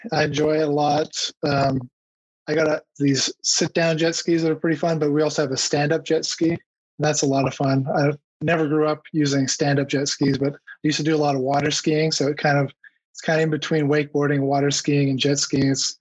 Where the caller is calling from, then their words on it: Clearwater Beach, Florida, United States; Clearwater Beach, Florida. I live in an area called Island Estates. It's right before the beach. It's a boating community.